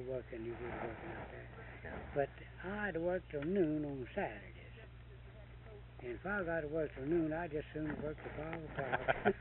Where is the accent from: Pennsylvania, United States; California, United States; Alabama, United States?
Alabama, United States; You know, I'm from Alabama, North Alabama, out west of Birmingham, in Walker County.